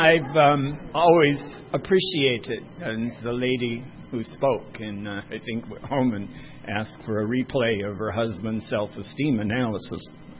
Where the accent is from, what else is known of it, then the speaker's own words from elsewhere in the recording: Ireland; But I'm, yes, I am Irish.